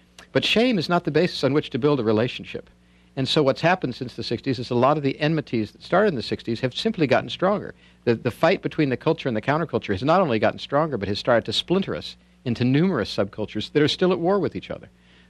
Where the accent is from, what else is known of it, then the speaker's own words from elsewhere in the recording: Indiana, United States; since I'm a basketball fan and since I grew up in Indiana